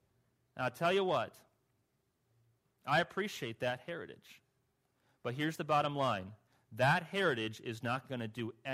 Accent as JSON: {"language": "English", "country": "United States", "tie": "born there", "said": "I'm an American. I'm born in America, not just moved. I have the real passport. I was born in America. Made in the USA."}